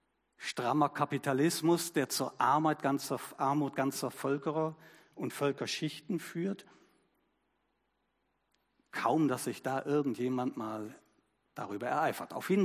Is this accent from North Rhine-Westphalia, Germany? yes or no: yes; Cologne, North Rhine-Westphalia, Germany; Also, oder Bayern oder könnten auch Kölner sein, ich bin Kölner.